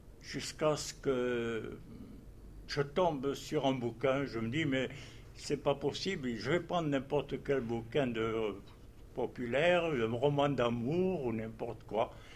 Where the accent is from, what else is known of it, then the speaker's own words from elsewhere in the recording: Saint-Gilles, Occitanie, France; born there; je suis né à Saint-Gilles-du-Gard.